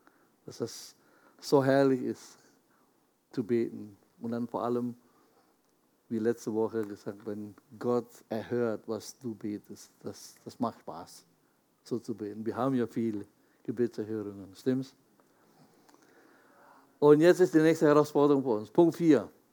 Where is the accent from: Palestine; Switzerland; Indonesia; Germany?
Indonesia; Jakarta; German is a second language; also bei mir in Jakarta, wo ich herkomme?